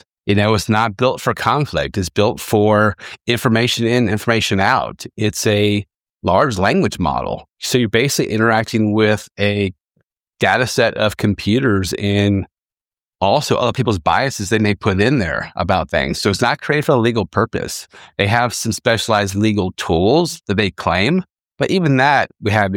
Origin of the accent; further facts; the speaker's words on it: Texas, United States; and I am from Texas, so, you know, I always wear a boot, a buckle, and the whole deal